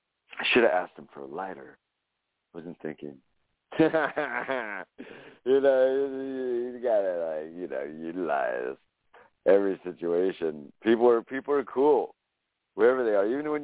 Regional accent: California, United States; In California, Estados Unidos.

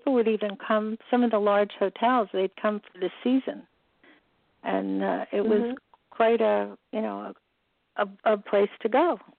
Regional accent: Avon, New Jersey, United States; I am. I grew up in Avon, which is a small town, just two towns north of Spring Lake.

